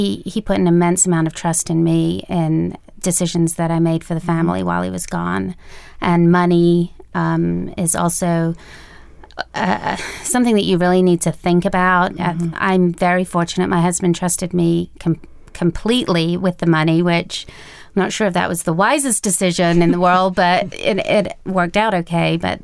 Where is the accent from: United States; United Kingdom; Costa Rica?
United Kingdom; England; I'm a British citizen. I was born and raised in England, so I really had no knowledge of the U.S. military culture at all.